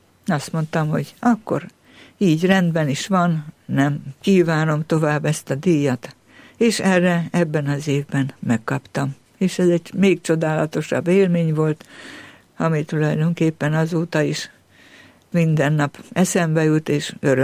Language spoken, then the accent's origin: Hungarian; Ják, Vas, Hungary; Gyerekkoromat ott töltöttem, Jákon, a gyönyörű Jáki templom közelében